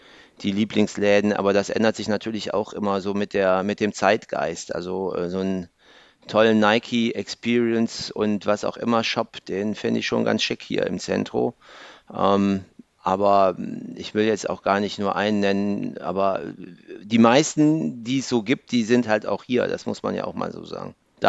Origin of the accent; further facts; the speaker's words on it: Mönchengladbach, North Rhine-Westphalia, Germany; Ich bin aus Mönchengladbach.